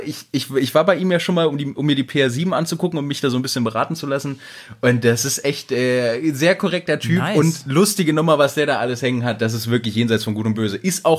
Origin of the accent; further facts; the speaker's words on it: Wedemark, Lower Saxony, Germany; Nicht nur in Hannover, viel geiler, in der Wedemark und sogar in dem Ort, wo ich aufgewachsen bin.